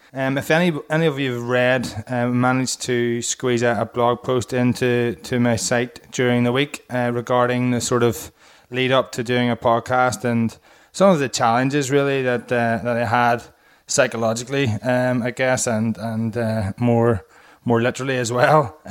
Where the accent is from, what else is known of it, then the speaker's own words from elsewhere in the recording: Ireland; accent: Irish; aren't used to listening to my thick Irish accent as much as my wife is every day.